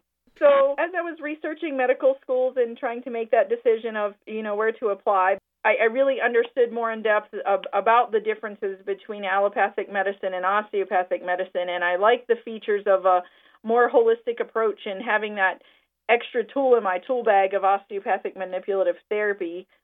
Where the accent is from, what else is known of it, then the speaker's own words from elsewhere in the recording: West Virginia, United States; Growing up in Pocahontas County, we had more DOs than MDs.